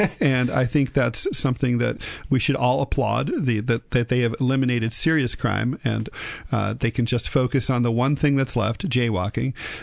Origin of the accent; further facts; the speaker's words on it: New York, United States; I'm a New Yorker.